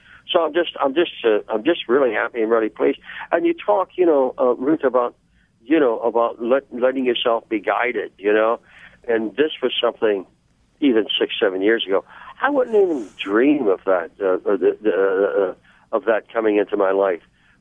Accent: Dayton, Ohio, United States; I didn't even make it down to my hometown of Dayton.

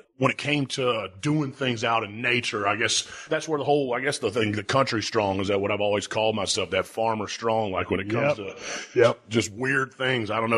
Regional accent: Sherrills Ford, North Carolina, United States; born there; now in Orlando, United States; I was born in Sherrills Ford, North Carolina, a little town maybe 45 minutes outside of Charlotte. Right now I live in Orlando

